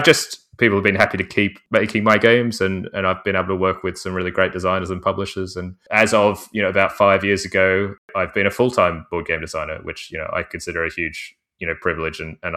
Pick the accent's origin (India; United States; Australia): Australia; I'm very honored to be literally doubling the representation of my home country.